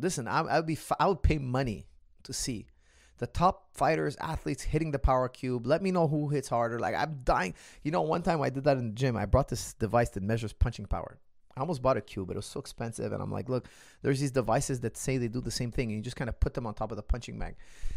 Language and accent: English; Quebec, Canada; first language French; English is a second language; Okay, I'm from Quebec. We speak French. We have different dialects, different ways to pronounce it.